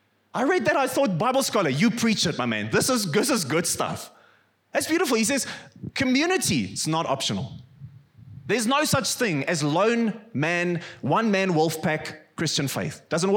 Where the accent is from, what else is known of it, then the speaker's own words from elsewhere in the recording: Free State, South Africa; And I don't know if you know, I come from the Free State.